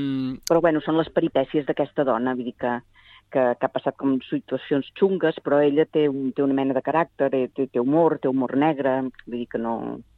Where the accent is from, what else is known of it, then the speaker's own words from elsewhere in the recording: Barcelona, Catalonia, Spain; de Barcelona també, d'aquí on soc, bueno, del Fort, d'on soc, d'on visc des de fa molts anys aquí al Fort Pienc, també és veritat que també hi he arrelat bastant